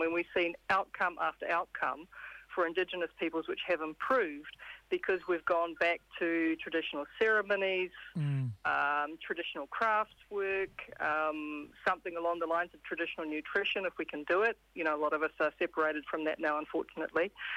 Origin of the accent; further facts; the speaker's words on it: Hawke's Bay, New Zealand; My mob's Kahungunu. That's from the North Island of New Zealand on the East Coast, in the middle.